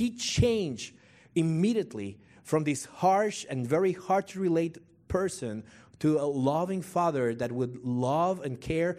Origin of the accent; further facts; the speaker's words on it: Bogotá, Bogotá Capital District, Colombia; I was born in Bogota, Colombia. I'm from South America. I was born and raised there as a Catholic.